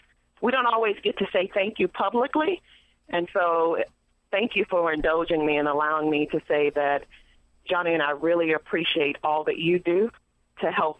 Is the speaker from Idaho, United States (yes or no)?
no; Louisiana, United States; I grew up in Louisiana.